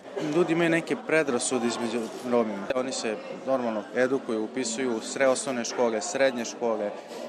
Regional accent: Sombor, Vojvodina, Serbia; Dolazim iz Sombora.

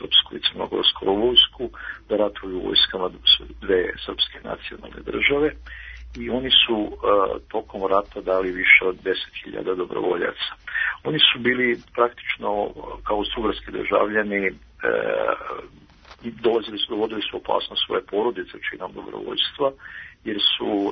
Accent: Vojvoda Stepa, Vojvodina, Serbia; porodica je sa Banije iz Hrvatske, odrastao sam se u Vojvoda Stepi koje je dobrovoljačko naselje

